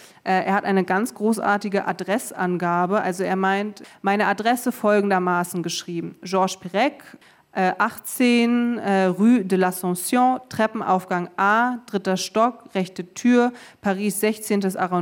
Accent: Germany; first language German; meine Muttersprache ist Deutsch, das ist meine Vatersprache. Ich bin in Deutschland groß geworden, sozialisiert worden

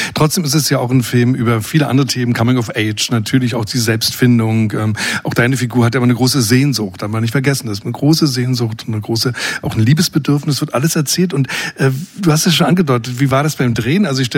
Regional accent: Germany; ich bin Ossi, ich komme aus der DDR, ich bin eigentlich so aufgewachsen wie ihr.

